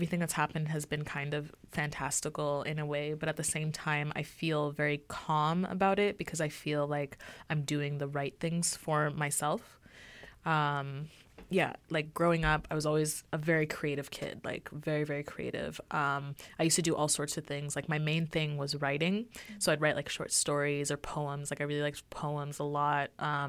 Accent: Montreal, Quebec, Canada; also born or lived in Nigeria; I've lived in a lot of different cities in Canada, but Montreal is definitely my hometown, and it's where I spent the majority of my life.

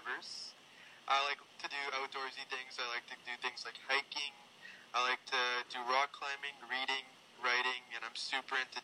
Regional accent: Langley, British Columbia, Canada; also born or lived in Vancouver / Abbotsford; as I mentioned earlier. I'm from Langley, British Columbia, which is just approximately 40 to 50 minutes east of UBC, and from Vancouver. I've really been all over, just been in Vancouver, been in Abbotsford, been in Langley

